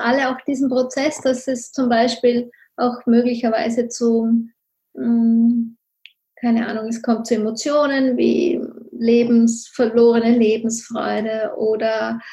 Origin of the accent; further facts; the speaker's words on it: Tyrol, Austria; ich komme ja aus Tirol hier, hinter den Bergen, und ja, da ist ein ganz starkes patriarchales System nach wie vor.